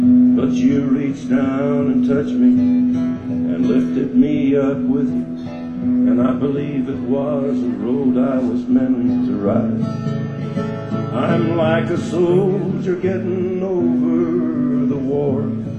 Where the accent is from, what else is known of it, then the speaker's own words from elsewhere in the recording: Jamaica; I came from Jamaica, I didn't have any shoes.